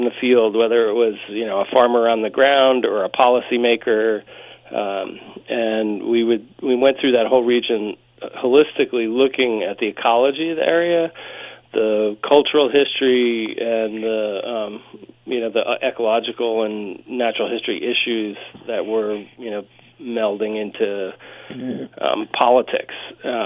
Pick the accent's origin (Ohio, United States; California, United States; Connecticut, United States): Connecticut, United States; In Western Connecticut.